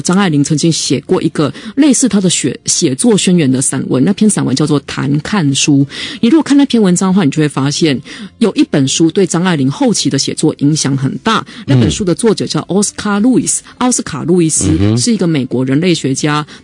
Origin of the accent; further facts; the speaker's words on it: Taiwan; 可是呢，我们台湾人并没有来